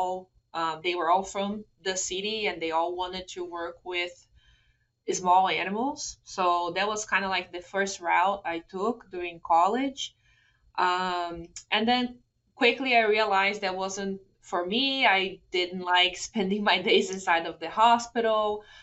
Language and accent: English; São Paulo, Brazil; English is a second language; We lived in a small town in the countryside of Sao Paulo State. So when I say I'm from Sao Paulo, sometimes people imagine like the huge metropolitan area, and that's not at all what I grew up with.